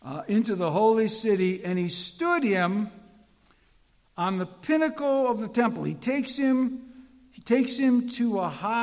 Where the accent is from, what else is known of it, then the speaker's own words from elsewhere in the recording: Chicago, Illinois, United States; because I'm from Chicago, and Chicago, you know, was playing the Vikings